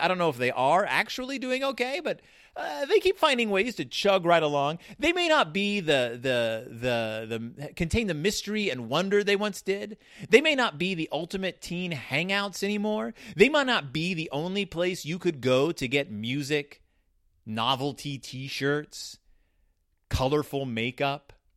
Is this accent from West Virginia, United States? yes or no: no; Spring, Texas, United States; Our mall was Willowbrook Mall. I grew up in Spring, Texas. In order to get to the mall, it was about a 15-minute drive from the house.